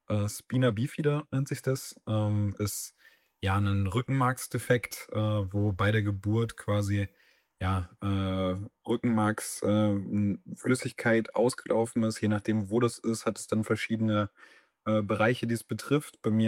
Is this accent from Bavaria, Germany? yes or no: no; Seevetal, Lower Saxony, Germany; Es gab damals bei mir in der Nähe von meinem Heimatort Seevetal, gab es sowas, das nennt sich mobiler Dienst.